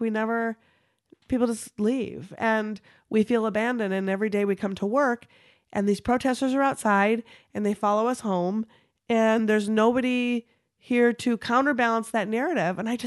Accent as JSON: {"language": "English", "region": "Minnesota", "country": "United States", "said": "So I'm from Minnesota originally. So I packed up my two dogs and I rented a van and I drove from Brooklyn to Minnesota in the winter of 2011."}